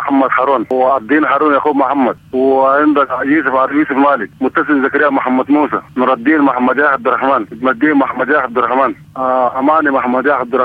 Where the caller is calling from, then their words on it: Central Darfur, Sudan; من ولاية وسط دارفور محلية نيرد